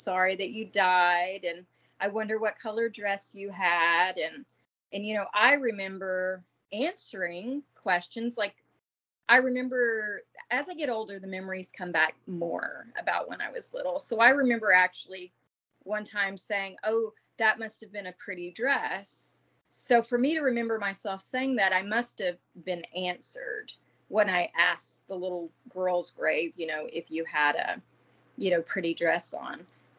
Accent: Southern US, United States; I'm from the South, so we would go like outside of cemeteries.

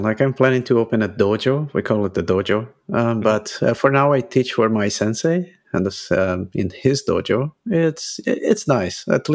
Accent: Brazil; English is a second language; I'm half Japanese. I'm half Brazilian. I was born in Brazil. I grew up in Brazil. So for about 30 years, I was in Brazil working there.

